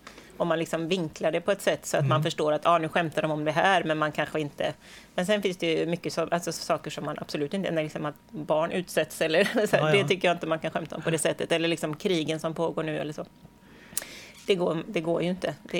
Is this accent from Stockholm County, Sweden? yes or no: no; Gothenburg, Västra Götaland County, Sweden; now in Kungälv, Sweden; ska jag också säga, kanske jag är 47, lite äldre. Och jag bor i Ytterby, i Kungälv. Men jag är ju från Hisingen från början.